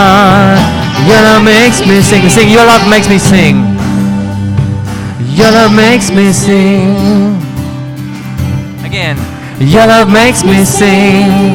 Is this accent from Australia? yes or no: yes; Australia; I'm an Australian.